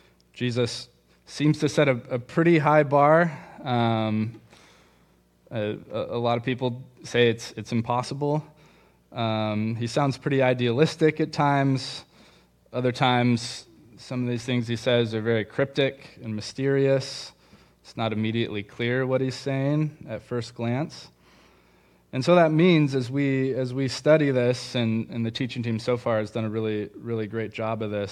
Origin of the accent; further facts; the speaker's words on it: Bakersfield, California, United States; I'm from Bakersfield. I grew up there. And, I like to say it's a good place to be from. And I've managed not to live there for most of my adult life.